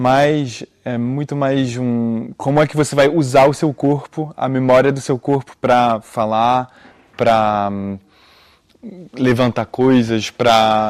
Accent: Brazil; now in France; Eu acho que, sendo brasileiro, a dança é parte da cultura, né?

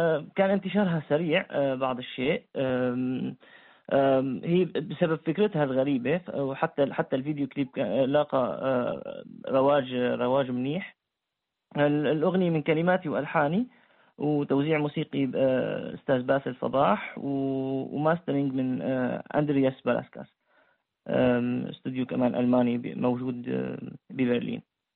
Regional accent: Aleppo, Aleppo Governorate, Syria; أنا ولدت بحلب ودرست بحلب، حتى شربت الموسيقى اللي بحلب، فأنا كتير يعني متعلق بهاي المدينة أنه ترعرعت فيها

